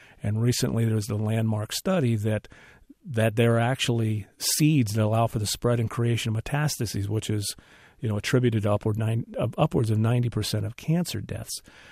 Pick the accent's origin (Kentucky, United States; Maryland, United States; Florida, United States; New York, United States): Maryland, United States; Gaithersburg; Tom is from my hometown of Gaithersburg, Maryland. He played football at Gaithersburg High School for my dad, as did myself.